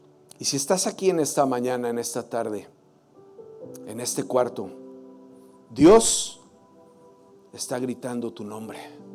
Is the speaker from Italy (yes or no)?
yes; Italy; como buen italiano sanguíneo